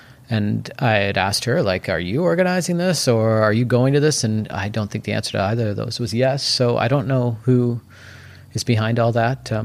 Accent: Port Moody, British Columbia, Canada; I grew up in Port Moody. I did live briefly in North Van, but the first place I moved into in Yale Town was actually in 1999. So, but then I moved to Mexico and other places too.

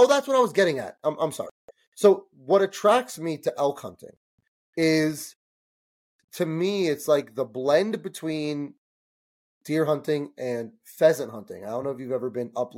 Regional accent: New Jersey, United States; we grew up in New Jersey. And where we grew up in Jersey, I don't know if you're familiar with like the East Coast, New York area at all.

